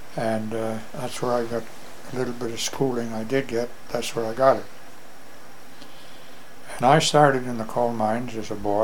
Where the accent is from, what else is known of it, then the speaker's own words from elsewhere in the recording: Canada; also born or lived in Northumberland, England; I was born in England, up in the Northumberland County. All coal mines up there. Came from a coal mining family. We came to Canada in 1925, January.